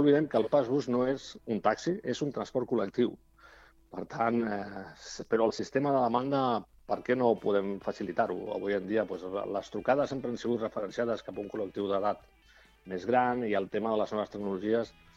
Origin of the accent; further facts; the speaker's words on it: Barcelona, Catalonia, Spain; tu i jo venim de Barcelona, ja tenim més costum d'agafar el transport públic